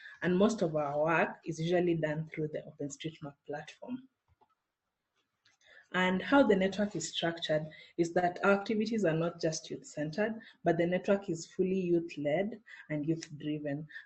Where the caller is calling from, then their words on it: Nairobi, Kenya; I am joining in from Nairobi, Kenya.